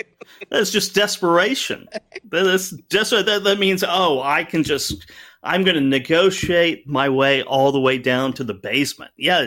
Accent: Oklahoma, United States; It reminds me of the weekly showers when I was growing up in Oklahoma.

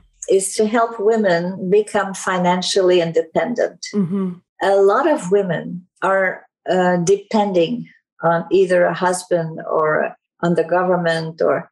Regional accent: Montreal, Quebec, Canada; I'm from Montreal, and I received this letter from Toronto.

